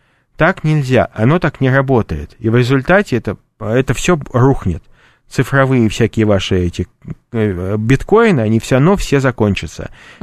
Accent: Leningrad, Saint Petersburg, Russia; born there; я когда родился в Ленинграде в 1974 году

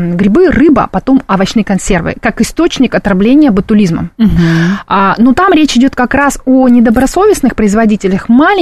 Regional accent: Tashkent, Uzbekistan; И у меня ощущение было, что я снова вернулась в детство, в Ташкент.

